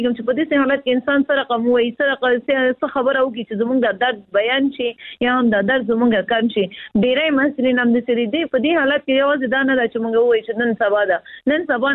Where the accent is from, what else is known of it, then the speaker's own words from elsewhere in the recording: Afghanistan; موږ خو افغانان یو